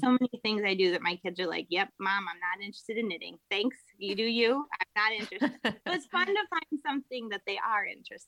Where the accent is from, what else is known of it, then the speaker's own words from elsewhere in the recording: Wisconsin, United States; I should say, I grew up in Wisconsin, and they're very open with alcohol.